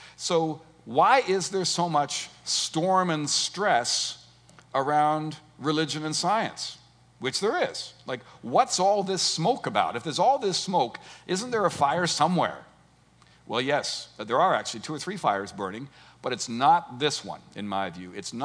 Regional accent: Canada; And because I'm a Canadian, I have to include some French.

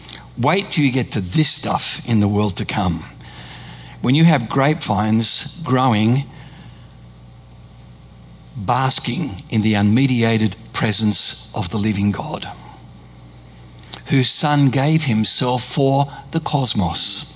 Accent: Australia; I'm Australian

